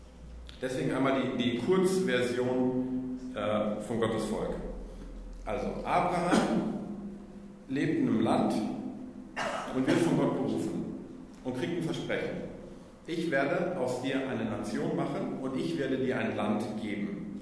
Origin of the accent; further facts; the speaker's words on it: DR Congo; moved away as an adult; now in Hamburg, Germany; ich bin gebürtiger Kongolese, was man nicht auf Anhieb sieht, hängt damit zusammen, dass ich Missionskind bin. Also ich bin in Afrika aufgewachsen, mit 18 nach Deutschland gekommen und im Laufe der Jahre auch tatsächlich in Hamburg gelandet. Das war so 2015.